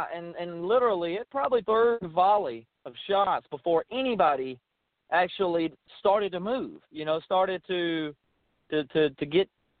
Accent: Alabama, United States; I'm from Alabama, and we got, you know, a lot of tornado sirens there.

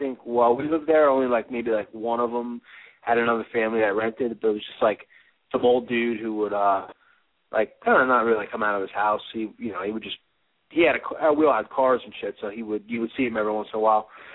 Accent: New Jersey, United States; But I grew up in Jersey.

